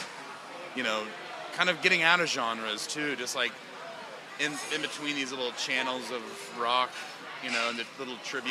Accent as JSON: {"language": "English", "region": "Missouri", "country": "United States", "said": "Because, you know, I was a kid from Missouri. I went to New York City. I got to experience some stuff."}